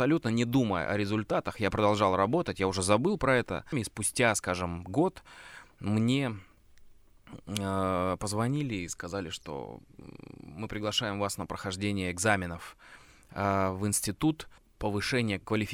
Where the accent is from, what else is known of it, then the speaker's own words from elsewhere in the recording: Altai Krai, Russia; born there; Я родился в Алтайском крае, это, скажем так, Южная Сибирь.